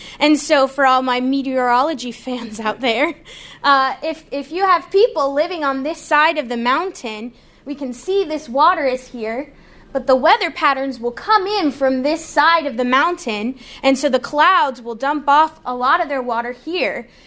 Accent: Cary, North Carolina, United States; I'm from the Triangle, born and raised in Cary, North Carolina, and still living there.

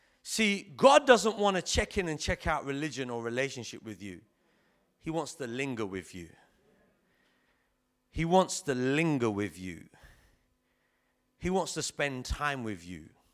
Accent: Rotherhithe, London, United Kingdom; I'm from Rotherhithe. I'm part of Potter's House.

